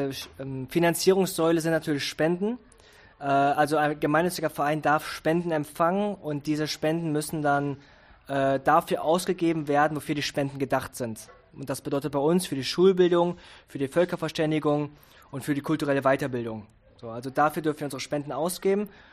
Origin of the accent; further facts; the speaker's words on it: Germany; Und ich bin in Deutschland groß geworden.